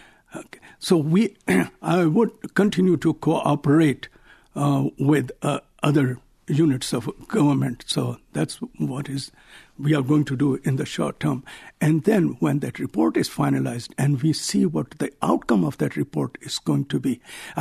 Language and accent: English; Pakistan; moved away as an adult; also born or lived in India; now in United States; I was born in India, but I came from Pakistan.